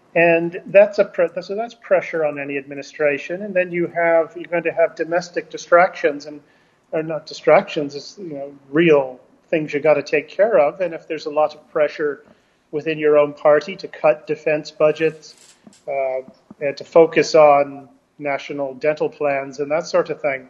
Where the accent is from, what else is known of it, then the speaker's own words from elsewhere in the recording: United States; But at the same time, as an American, you know, we have an obligation